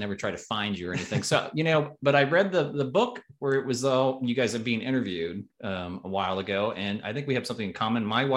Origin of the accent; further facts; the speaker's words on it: Nebraska, United States; and not just because I was from Nebraska